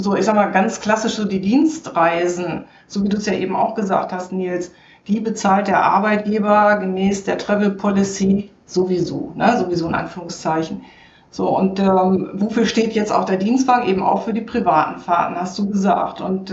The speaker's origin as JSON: {"language": "German", "region": "Northern Germany", "country": "Germany", "said": "Moin Moin, rufe ich einfach mal zurück. Ich bin ja Norddeutsche, also passt zu meinem Wortschatz."}